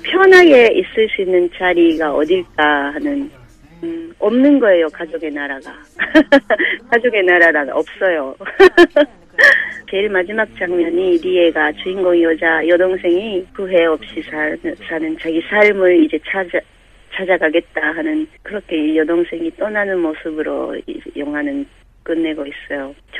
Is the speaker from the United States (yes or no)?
no; Japan; 일본에서 나서 자랐지만 북한에 대해서 나쁘게 말하지 말라